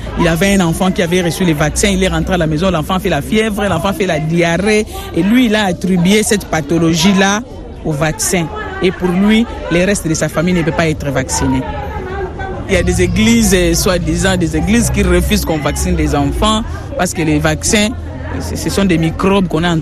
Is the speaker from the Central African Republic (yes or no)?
no; DR Congo; la troisième pathologie qui tue les enfants de moins de 5 ans ici chez nous en RDC